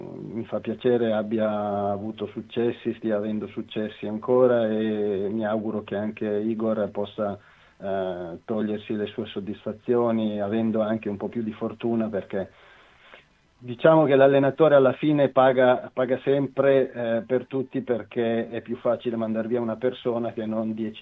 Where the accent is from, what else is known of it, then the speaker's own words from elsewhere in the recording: Veneto, Italy; accent: Ferrarese; Io sono veneto.